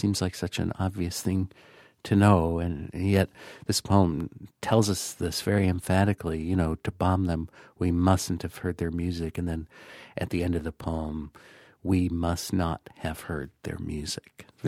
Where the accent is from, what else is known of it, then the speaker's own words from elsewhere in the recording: Tennessee, United States; also born or lived in New England; I mean, I'm from Tennessee, and I suddenly realized all the streets where I come from are named after trees.